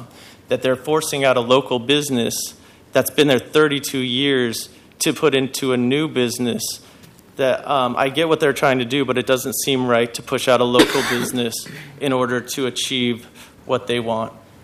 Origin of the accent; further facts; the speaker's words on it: Portland, Oregon, United States; I'm born and raised in Portland. You know, I've seen the MAX be developed. I used to ride the 20 bus downtown in high school